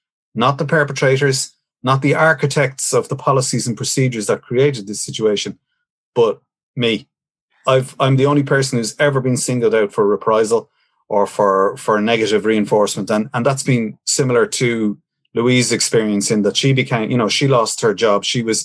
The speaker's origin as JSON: {"language": "English", "country": "Ireland", "said": "as a citizen, as a parent, as an Irish person"}